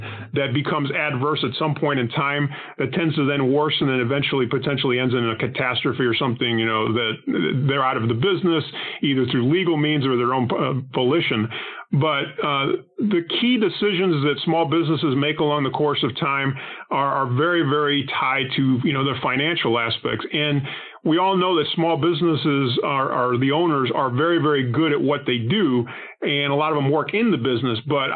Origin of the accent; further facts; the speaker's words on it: Panama; first language Spanish; English is a second language; now in United States; I'm not from the United States. I'm actually an immigrant to the United States. I'm from the Republic of Panama, and English was not my first language. It was actually Spanish.